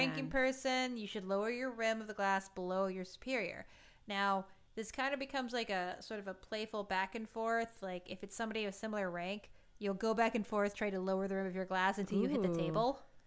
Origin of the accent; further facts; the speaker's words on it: United States; I think I'm just saying this as an American.